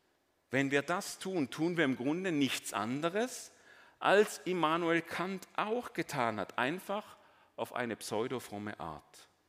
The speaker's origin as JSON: {"language": "German", "country": "Germany", "said": "Aber es ist kein Geheimnis, dass in Deutschland, meinem Heimatland"}